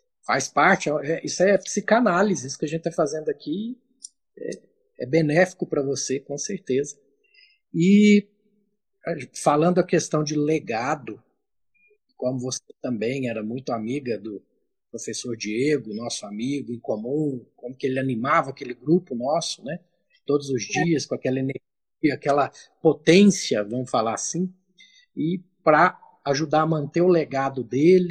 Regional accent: Uberlândia, Minas Gerais, Brazil; Esse nu é dos mineiros. Eu sou de Uberlândia, né, você sabe.

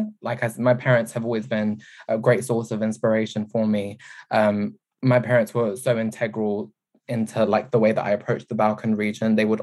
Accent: London, United Kingdom; I was born and raised in London, but my family, we'd go back to Kosovo for summer holiday. And I have a lot of family in different countries surrounding Kosovo as well.

